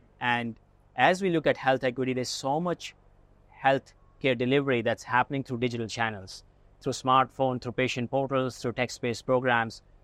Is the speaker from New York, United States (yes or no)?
yes; New York City, New York, United States; now in Sacramento, United States; When I came from New York City to Sacramento, I thought, New York, no one can be as diverse as New York City, right?